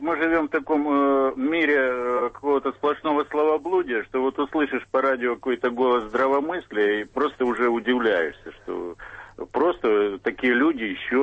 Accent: Ukraine; Я вот украинец, езжу иногда в отпуск, бываю летом на Украине

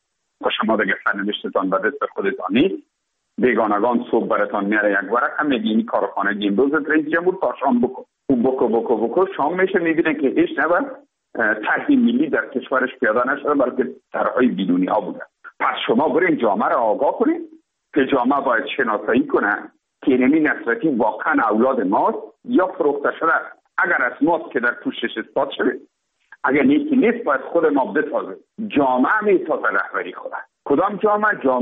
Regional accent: Afghanistan; تماما ما افغان هستیم

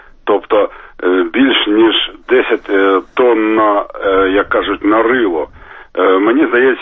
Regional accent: Kharkiv, Kharkiv Oblast, Ukraine; я з Харкова.

